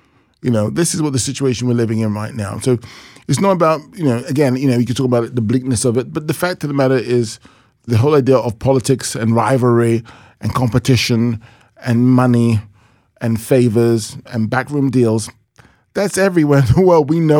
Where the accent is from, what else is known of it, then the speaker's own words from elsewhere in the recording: London, United Kingdom; as a 13-year-old black child growing up in London